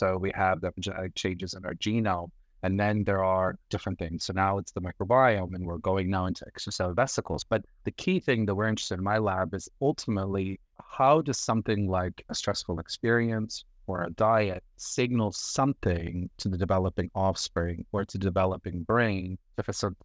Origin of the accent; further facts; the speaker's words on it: Brcko, Bosnia & Herzegovina; So I was born in Bosnia in a small town called Bicko, which actually is in the northeastern corridor of Bosnia. So shares borders with Bosnia, Serbia, and Croatia.